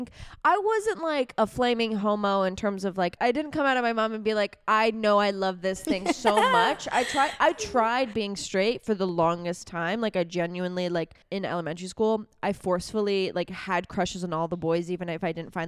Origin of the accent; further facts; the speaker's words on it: United States; I'm an American. I'm not a lesbian. I'm from USA.